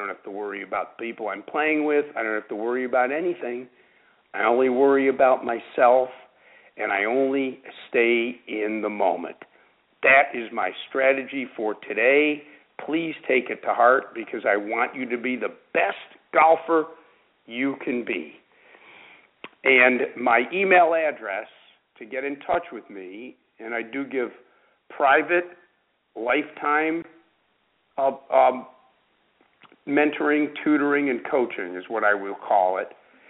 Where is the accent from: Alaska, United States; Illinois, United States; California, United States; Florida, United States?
Florida, United States; Boca Raton; Next after that will be the tournament in my hometown, the Allianz, which I'm looking forward to in Boca Raton at the old course at Broken Sound.